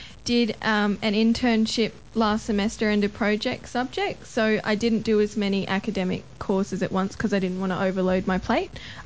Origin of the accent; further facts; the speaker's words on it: Queensland, Australia; No, I'm actually from the Sunshine Coast.